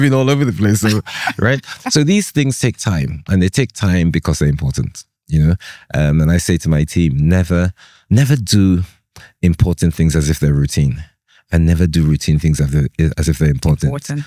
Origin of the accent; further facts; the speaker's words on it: Lagos, Nigeria; I'm Nigerian as well. Yeah, so I'm Lagosian, I'm Nigerian, I'm African.